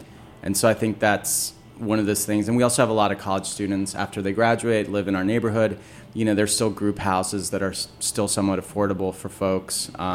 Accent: Ecuador; I'm originally from Ecuador.

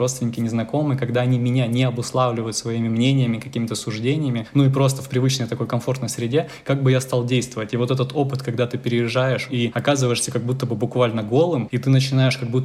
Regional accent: Crimea, Ukraine; moved away as an adult; now in Moscow, Russia; Я, например, родился в Крыму, большую часть жизни я прожил в Крыму, и вот 8 лет я живу в Москве.

